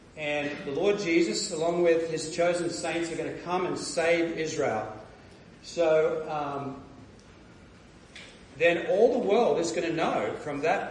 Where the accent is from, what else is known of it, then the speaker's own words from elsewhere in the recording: Australia; Now, I'm from Australia, and it's pretty deserty out there in places